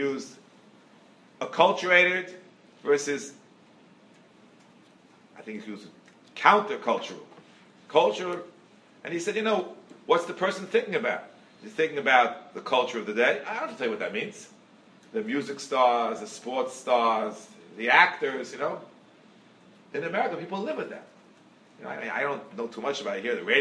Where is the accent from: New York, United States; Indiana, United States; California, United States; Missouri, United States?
New York, United States; Brooklyn; I grew up a very acculturated American. Absolutely. I grew up near Ebbets Field. I was still a little young kid there. The Brooklyn Dodgers.